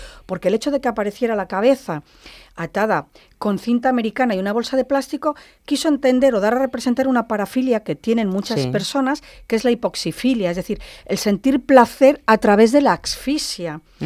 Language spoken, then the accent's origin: Spanish; Valladolid, Castile and León, Spain; en Valladolid, que es mi tierra, es donde he nacido.